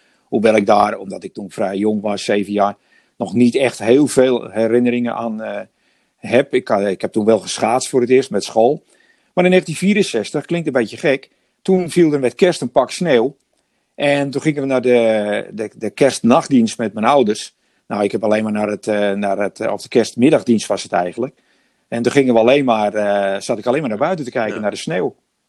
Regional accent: Marken, North Holland, Netherlands; Ik ben dus geboren en getogen op Marken.

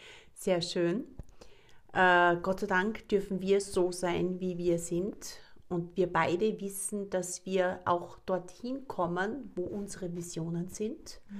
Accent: Graz, Styria, Austria; Wir sind aus Graz, aus dem wunderschönen Österreich, aus der schönen Steiermark.

